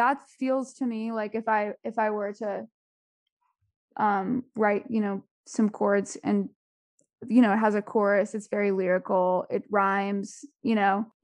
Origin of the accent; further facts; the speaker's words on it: Phoenix, Arizona, United States; I'm born and raised in Phoenix, Arizona.